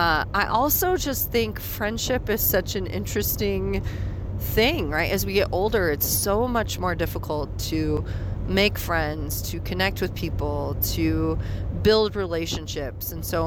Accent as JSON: {"language": "English", "town": "Rawlins", "region": "Wyoming", "country": "United States", "tie": "born or raised there", "said": "I grew up in Rawlins, Wyoming. So at the time when I graduated, our graduating class was about 100, 110 people."}